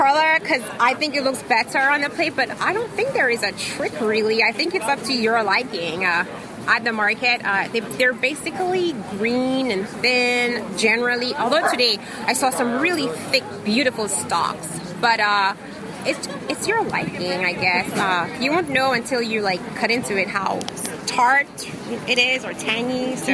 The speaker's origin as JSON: {"language": "English", "country": "St. Lucia", "said": "I am originally from the beautiful island of St. Lucia."}